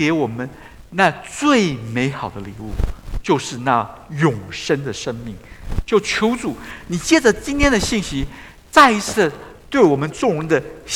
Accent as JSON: {"language": "Chinese", "country": "China", "said": "我们中国人对皇帝这个词都很清楚，对不对？我们历世历代都有皇帝"}